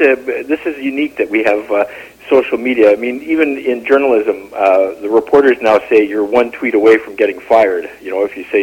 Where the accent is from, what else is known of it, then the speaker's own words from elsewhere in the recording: Canada; now in Vancouver, Canada; I'm from elsewhere. I was born in Winnipeg, grew up in Toronto and Montreal, and came to Vancouver as a young man.